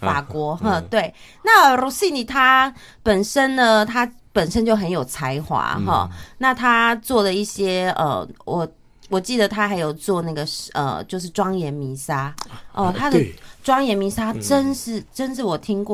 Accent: Taiwan; 就像我们台湾人一样哦

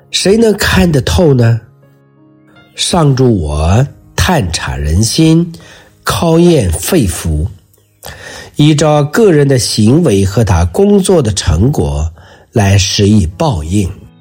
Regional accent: China; 这就是今天我们中国人常讲的善有善报，恶有恶报。

